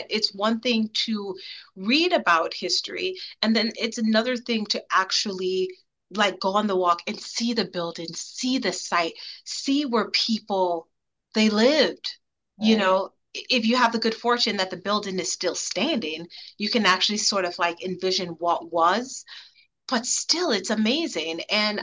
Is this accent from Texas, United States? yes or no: no; New York City, New York, United States; I'm not from here. I grew up in New York, at the Bronx specifically.